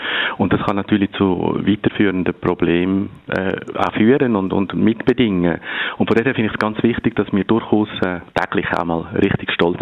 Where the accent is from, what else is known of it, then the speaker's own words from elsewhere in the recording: Switzerland; wo wir als Schweizer immer das Gefühl haben, die grossen Brüder